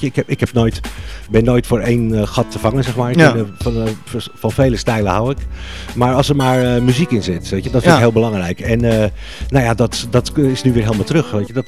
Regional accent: Amsterdam, North Holland, Netherlands; Amsterdam, ja, dat is mijn thuisstad. Dat is echt de plek waar het voor mij allemaal gebeurt.

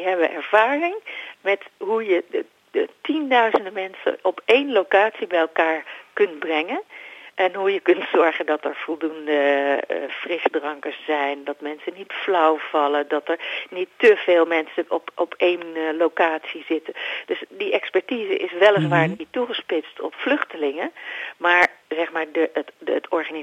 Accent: Netherlands; Wij zijn als Nederlanders, hebben wij natuurlijk ongelooflijk veel technische en organisatorische ervaring in huis.

